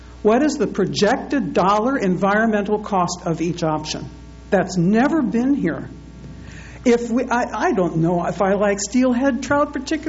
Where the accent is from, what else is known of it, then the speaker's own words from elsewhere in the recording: the Dakotas, United States; born there; I was born back in the Dakotas.